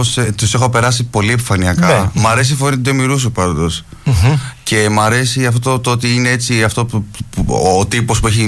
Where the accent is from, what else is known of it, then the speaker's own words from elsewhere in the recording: Athens, Attica, Greece; Έχω μεγαλώσει στην Αθήνα και ζω στην Αθήνα κατά βάση.